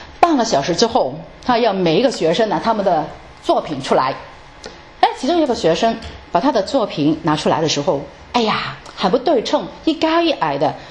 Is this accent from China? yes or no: yes; China; 但是我们中国人呢，最后的1分钟呢还不是正面的